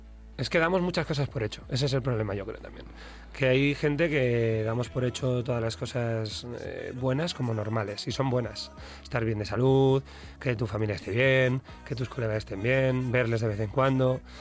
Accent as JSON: {"language": "Spanish", "region": "Basque Country", "country": "Spain", "said": "Yo soy vasco. Entonces, tampoco es que los norteños nos promulguemos mucho en exteriorizar emociones."}